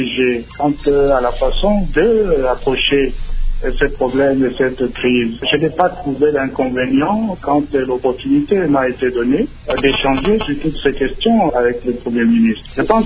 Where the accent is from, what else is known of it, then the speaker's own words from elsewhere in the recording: DR Congo; En tant que Congolais, je ne souhaite pas que je puisse être catégorisé